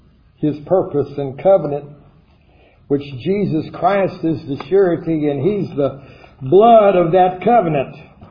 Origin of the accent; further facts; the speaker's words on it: Hinsdale, Illinois, United States; born there; I was born on March 29th, 1957. In Hinsdale Hospital, DuPage County, Hinsdale, Illinois.